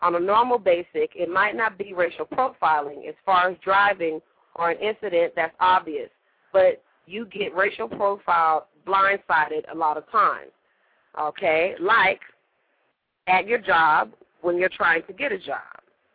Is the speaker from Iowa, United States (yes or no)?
no; Las Vegas, Nevada, United States; So I'm from Las Vegas, 6-4. That's where I'm holding it down from right now.